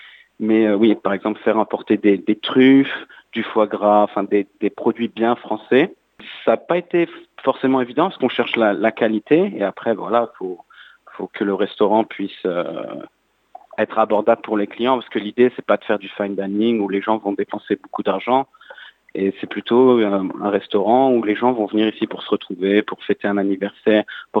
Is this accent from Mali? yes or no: no; Paris, Île-de-France, France; je suis originaire de Paris où le concept est né.